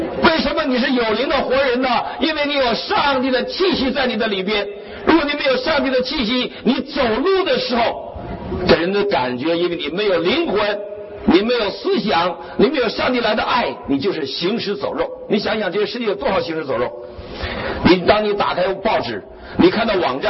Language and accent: Chinese; Northeast China, China; now in United States; 在美国过年我们没有家乡的饭，尤其我们东北人没有啊酸菜炖粉条啊